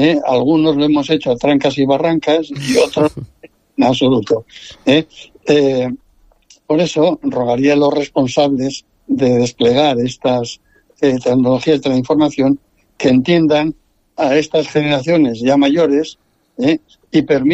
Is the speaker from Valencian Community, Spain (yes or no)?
yes; Benidorm, Valencian Community, Spain; felicitarnos a todos los que somos de Benidorm, porque es un premio merecido